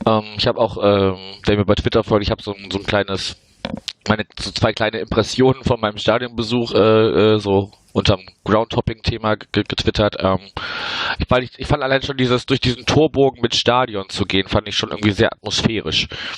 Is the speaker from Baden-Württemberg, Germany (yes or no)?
no; Wuppertal, North Rhine-Westphalia, Germany; in meiner Heimatstadt Wuppertal